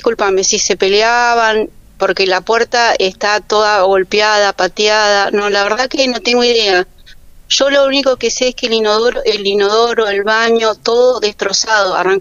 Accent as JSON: {"language": "Spanish", "town": "Río Gallegos", "region": "Santa Cruz", "country": "Argentina", "said": "Mira, yo vivo en Río Gallegos, soy de Río Gallegos, tengo mi casita acá en el Calafate"}